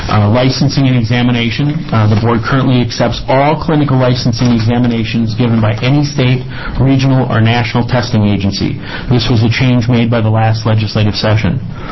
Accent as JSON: {"language": "English", "region": "Wisconsin", "country": "United States", "moved": "yes", "said": "I don't sound like I'm born and raised in Oregon. I hail from the state of Wisconsin, and it's my hope that you won't hold that against me"}